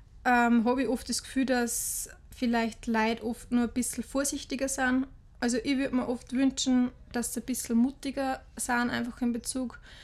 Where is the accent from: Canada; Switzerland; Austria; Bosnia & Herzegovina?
Austria; Upper Austria; auch nicht irgendwie großartig Hochdeutsch, weil ich denke, ich bin Mühviertlerin, ich bin da daheim, ich fühle mich da voll wohl und ich mag die Sprache und unseren Dialekt unglaublich gern.